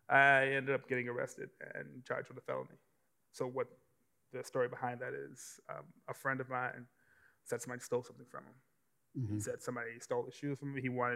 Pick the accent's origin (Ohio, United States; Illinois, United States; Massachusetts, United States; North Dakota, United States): Illinois, United States; Chicago; moved away; Growing up in Chicago, it was definitely rough, to say the least.